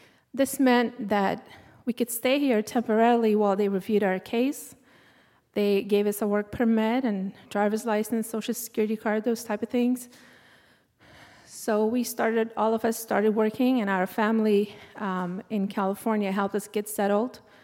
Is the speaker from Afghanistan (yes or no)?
yes; Afghanistan; I grew up in Afghanistan during the Russian occupation, and as a child, I remember my dad being gone a lot.